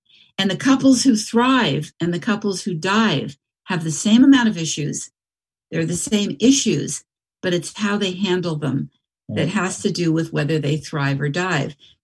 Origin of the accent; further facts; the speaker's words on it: San Francisco, California, United States; I'm from San Francisco. I grew up with restaurants. I grew up going to plays. I grew up thinking tomatoes came from Safeway